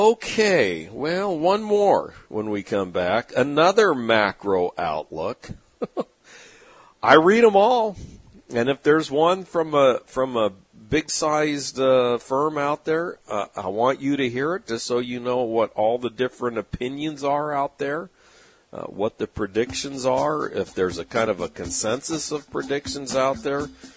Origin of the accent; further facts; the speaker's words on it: San Diego, California, United States; Growing up in the San Diego area, there would be a lot of people in San Diego that would cross the border